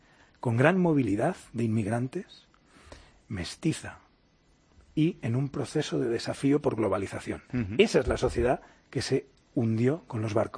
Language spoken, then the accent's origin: Spanish; Segovia, Castile and León, Spain; Yo, como sabes, soy de Segovia, no tengo nada que ver con el mar